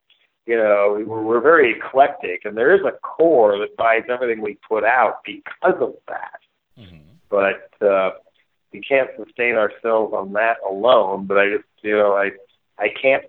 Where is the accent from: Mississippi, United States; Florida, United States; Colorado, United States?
Colorado, United States; Boulder; there's a really old graveyard right in the middle of the neighborhood where I grew up in Boulder, Colorado, Pioneer Cemetery.